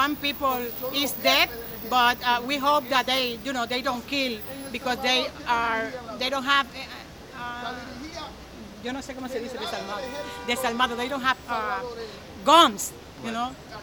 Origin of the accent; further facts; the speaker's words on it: Dominican Republic; English is a second language; No, I'm from the Dominican Republic